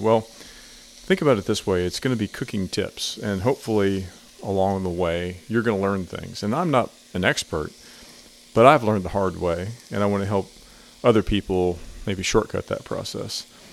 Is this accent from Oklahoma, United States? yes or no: yes; Oklahoma, United States; And I like beans in my chili, and for some Texans, those are fighting words, but I'm from Oklahoma.